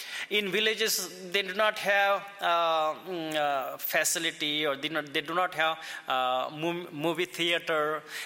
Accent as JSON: {"language": "English", "country": "India", "accent": "Indian", "second_language": "English", "said": "I have Indian accent because I'm from India"}